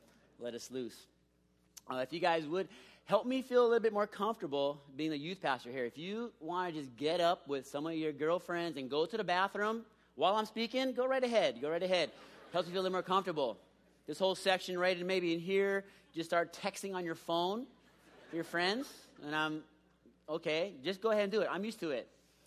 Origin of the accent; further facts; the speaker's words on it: Kailua, Hawaii, United States; now in San Diego, United States; I'm originally from Kailua, Oahu. That's my hometown, born and raised there. Came out here maybe 10 years ago. Live in San Diego.